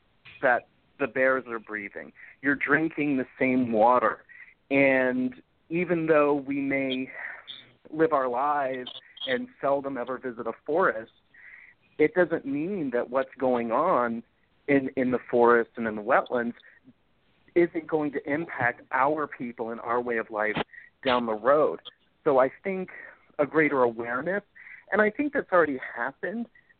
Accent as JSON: {"language": "English", "region": "Florida", "country": "United States", "said": "I'm from here, so I'm from South Florida, so I'm keenly aware of the threats to our water supply, our aquifers"}